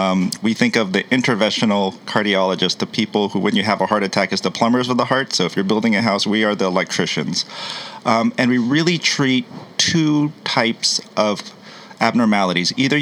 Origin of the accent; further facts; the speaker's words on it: Miami, Florida, United States; also born or lived in St. Louis / Fort Collins; My background, I was born in St. Louis. Mm-hmm. I lived in Fort Collins, Colorado, but I grew up in Miami, Florida, and I've kind of been all around.